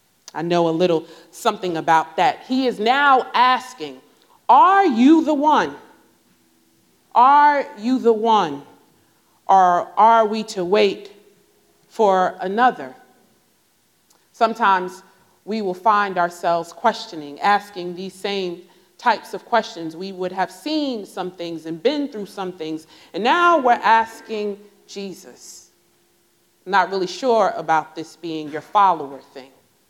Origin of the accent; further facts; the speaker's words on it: Newark, New Jersey, United States; now in Durham, United States; And so many of you may know I'm from New Jersey. I'm a city girl from Newark and moved down to Durham, and that was a big country enough.